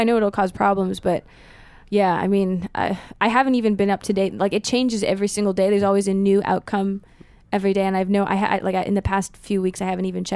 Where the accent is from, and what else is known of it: Canada; born or raised there; also born or lived in Frankfurt, Germany / Connecticut, United States